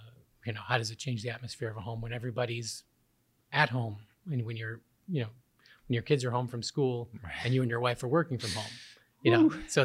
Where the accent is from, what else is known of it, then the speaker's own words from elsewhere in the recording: Massachusetts, United States; I grew up in Massachusetts. I would go on field trips to the Museum of Fine Art in Boston, or the Isabella Stewart Gardner.